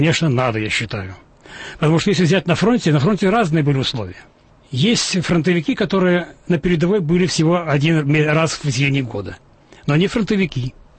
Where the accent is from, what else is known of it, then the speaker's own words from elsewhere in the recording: Russia; Но я вырос и живу в России, и, конечно, для меня Россия это была и останется моей родиной.